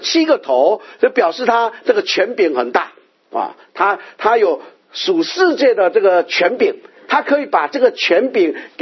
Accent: China; 这个龙，这个字啊，啊，你知道看到这个字的时候，我们中国人就觉得这个字很好，对不对？很吉祥的意思啊，对不对？

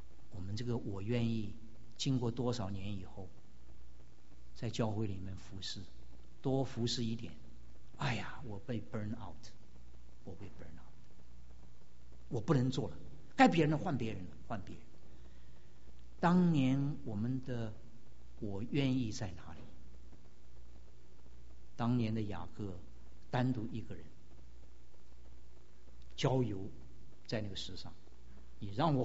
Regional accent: China; 那个发誓真是说我们中国人讲的吃白菜，就没有了，就完全的没有了。

